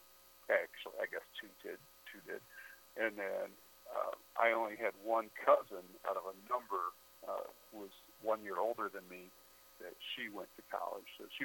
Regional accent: Missouri, United States; There are a number of rivers in South Missouri in the Ozark Mountains. So we'd go camping

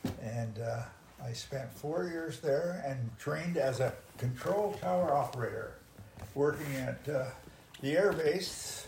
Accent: Pomona, California, United States; born there; I was born in Pomona, California, in September 20, 1932.

